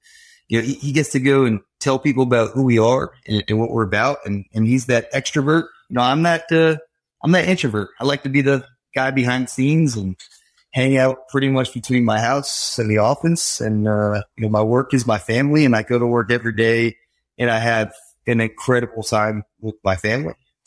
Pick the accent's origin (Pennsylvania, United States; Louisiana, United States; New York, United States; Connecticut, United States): Connecticut, United States; also born or lived in Florida; Born and raised in Connecticut, moved to Florida.